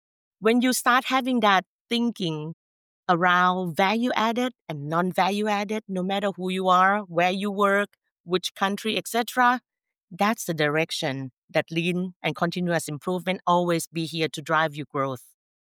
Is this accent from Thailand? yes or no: yes; Thailand; English is a second language; I'm from Thailand